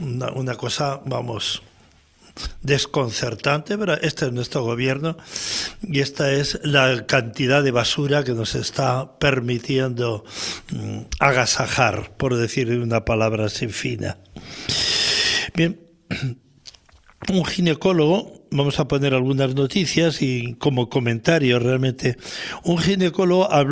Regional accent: Spain

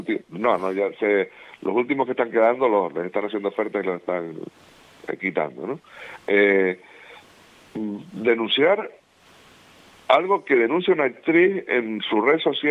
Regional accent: Tacoronte, Canary Islands, Spain; yo soy de Tacoronte

